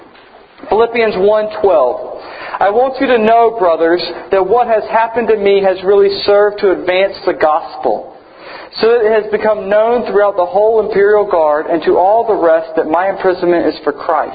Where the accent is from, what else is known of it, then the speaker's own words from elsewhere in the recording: North Carolina, United States; Or Michael Jordan, particularly growing up in North Carolina. Everybody loved Michael Jordan.